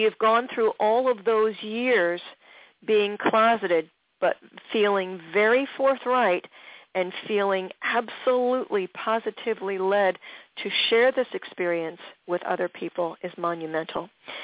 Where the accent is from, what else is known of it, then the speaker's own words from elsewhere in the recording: Philadelphia, Pennsylvania, United States; it was such a trip to be able to see … on the television when I was growing up in Philadelphia.